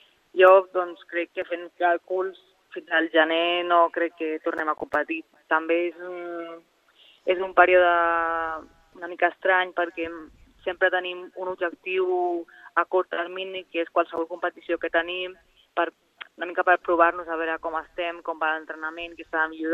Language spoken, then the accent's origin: Catalan; Badalona, Catalonia, Spain; jo que soc de Badalona tinc el mur al costat de casa